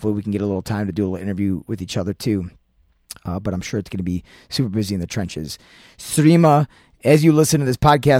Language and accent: English; Cleveland, Ohio, United States; in my hometown of Cleveland, Ohio.